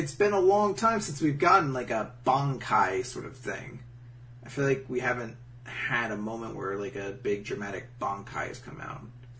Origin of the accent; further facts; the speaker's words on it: United States; we're American here.